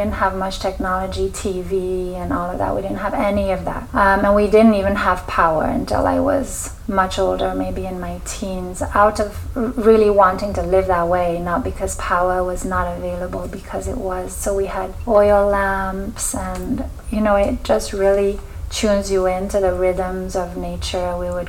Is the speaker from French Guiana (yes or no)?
yes; French Guiana; now in St. Thomas, United States Virgin Islands; I live here in St. Thomas. I've been here 16 or 17 years now, but I'm originally from French Guyana. And French Guyana is on the north coast of South America. It's a French department.